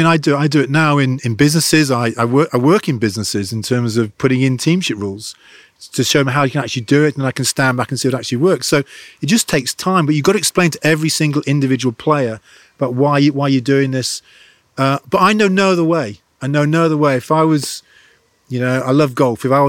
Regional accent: England, United Kingdom; I'm very English.

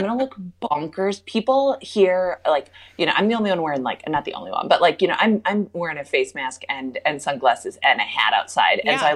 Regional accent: Minnesota, United States; because I was from Minnesota, so mm-hmm.

